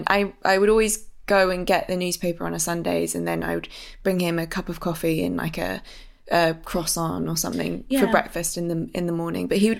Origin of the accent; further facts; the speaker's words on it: Wimbledon, London, United Kingdom; It was where I grew up in Wimbledon